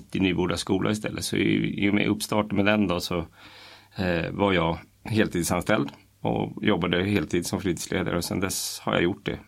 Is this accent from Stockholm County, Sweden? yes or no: yes; Tyresö, Stockholm County, Sweden; är 44 år gammal, född och uppvuxen i Tyresö, flyttade härifrån 2005. Gick på Kumla skola. Eller först gick jag på Hanvikens skola och senare på Kumla skola